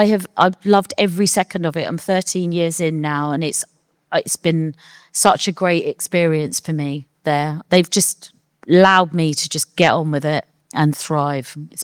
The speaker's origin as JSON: {"language": "English", "region": "London", "country": "United Kingdom", "said": "And I was like, \"Yeah,\" because I was from London."}